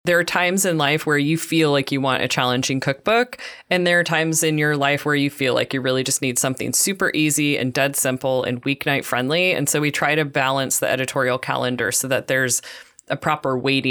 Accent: Portland, Oregon, United States; We are home cooks from Portland, Oregon.

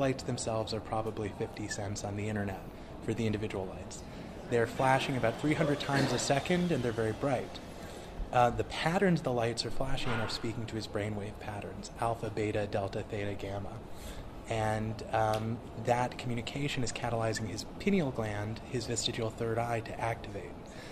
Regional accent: New England, United States; So I'm from New England

